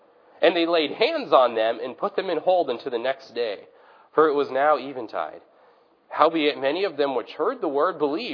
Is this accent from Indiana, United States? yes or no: yes; South Bend, Indiana, United States; That's true of my hometown in South Bend, Indiana